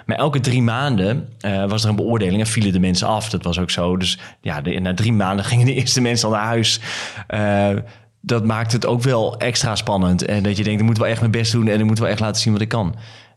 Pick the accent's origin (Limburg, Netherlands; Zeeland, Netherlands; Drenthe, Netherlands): Drenthe, Netherlands; Emmen; moved away as an adult; now in Hilversum, Netherlands